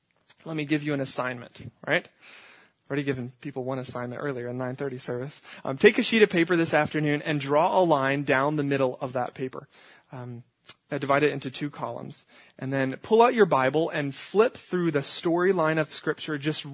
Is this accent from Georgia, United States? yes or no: yes; Atlanta, Georgia, United States; now in Greenville, United States; I have a friend in Greenville, South Carolina, where I came from the last 4 years. I was growing up in Atlanta, Georgia